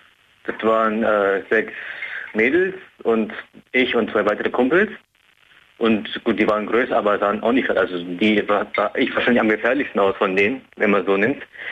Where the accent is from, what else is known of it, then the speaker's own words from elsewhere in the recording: Peru; dass ich ein Peruaner bin, beziehungsweise man sieht halt, dass ich ein Ausländer bin